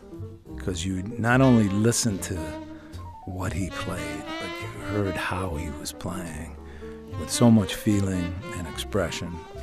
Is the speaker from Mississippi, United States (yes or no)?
no; Cleveland, Ohio, United States; you're listening to my music on The Checkout, WBGO. Growing up in Cleveland, Ohio, my dad played tenor saxophone, was on the scene there